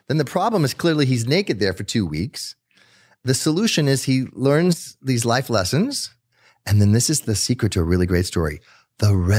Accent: Netherlands; also born or lived in South America; I grew up in South America, but I grew up in the Netherlands. So I was born in South America, but my parents took me to Netherlands right afterwards.

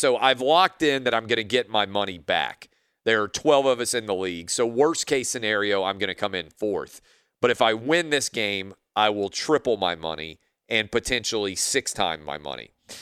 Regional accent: Nashville, Tennessee, United States; Yeah, Nashville, where I did local sports talk radio for 4 or 5 years, and obviously my hometown.

